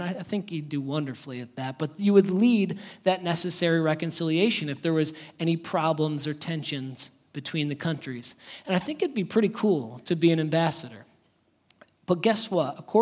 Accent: United States; I'm representing all of you as an American.

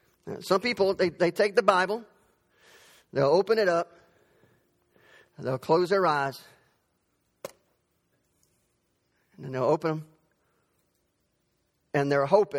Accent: Dothan, Alabama, United States; I grew up in Dothan, Alabama. And so I had a little pickup truck, and I was driving around the Ross Clark Circle in Dothan.

